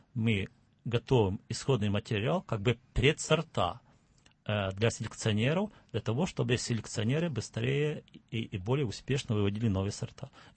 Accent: Ukraine; в детстве, когда я был маленький, я родился на Украине, мы всегда как бы был небольшой участочек конопли посаженной.

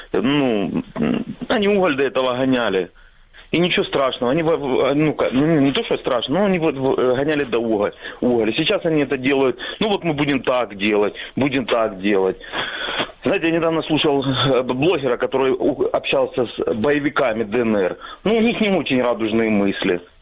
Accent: Donetsk Oblast, Ukraine; Я из Донецкой области.

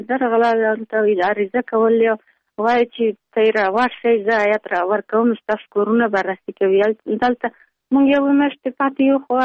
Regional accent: Baghlan, Afghanistan; now in Pul-e Khumri, Afghanistan; موږ د ولسوالۍ طالب وفاق نه مهاجر شوي دلته د پلخمري کې راغلي وو.

